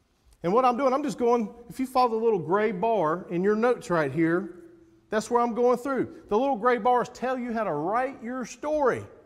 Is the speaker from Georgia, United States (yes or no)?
no; Stokesdale, North Carolina, United States; I grew up in Stokesdale, North Carolina, with a wonderful mom and dad and three brothers.